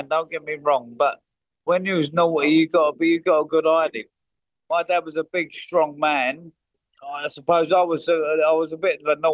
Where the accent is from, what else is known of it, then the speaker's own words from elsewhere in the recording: London, United Kingdom; It was pretty much fisticuffs, and that's part and parcel of growing up in East London.